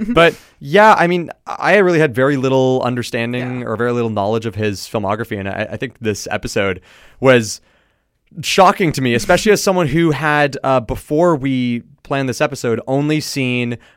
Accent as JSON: {"language": "English", "town": "Vancouver", "region": "British Columbia", "country": "Canada", "tie": "born or raised there", "said": "so like my life growing up in Vancouver has been dominated by Ryan Reynolds fans."}